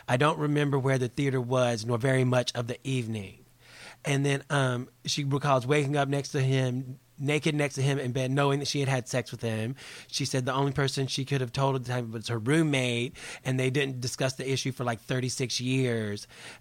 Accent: Charlotte, North Carolina, United States; I grew up right outside of Charlotte, and it pretty much was like the buckle of the Bible Belt when I was living there.

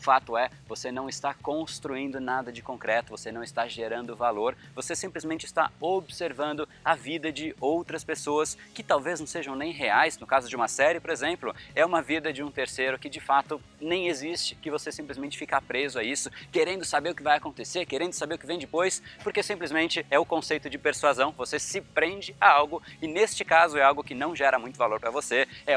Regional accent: Brazil; eu sou, de fato, tenho cidadania portuguesa, sou brasileiro

